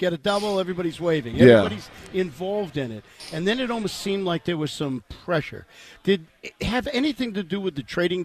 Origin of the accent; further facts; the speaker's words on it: Boston, Massachusetts, United States; He and I are from Boston.